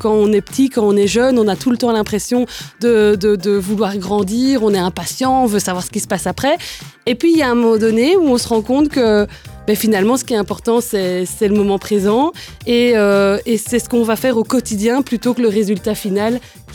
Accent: Charleroi, Wallonia, Belgium; Et moi, je suis Carolo.

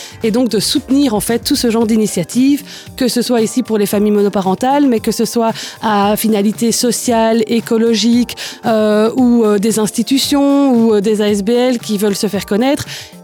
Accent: Charleroi, Wallonia, Belgium; Et moi, je suis Carolo.

